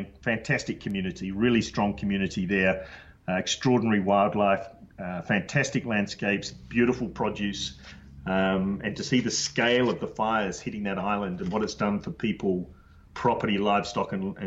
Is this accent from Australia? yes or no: yes; Adelaide, South Australia, Australia; I grew up in Adelaide, as you said.